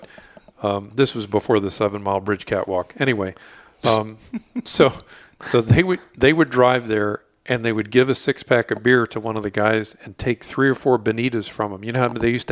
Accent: Plantation, Florida, United States; also born or lived in Melrose Park; I was born in Broward General Hospital, and we lived in Melrose Park until 1974, 75, about 1975. And we left there to move out west. We thought that Plantation was way the hell out west.

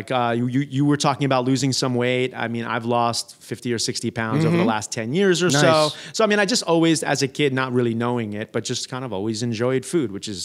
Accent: New York, United States; No, I grew up on Long Island, so Strong Island.

